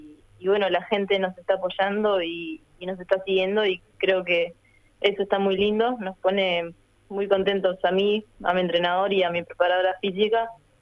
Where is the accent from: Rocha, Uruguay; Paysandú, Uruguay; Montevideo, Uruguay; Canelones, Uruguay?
Paysandú, Uruguay; Yo soy de Paysandú y bueno, empecé ahí cuando tenía 9 años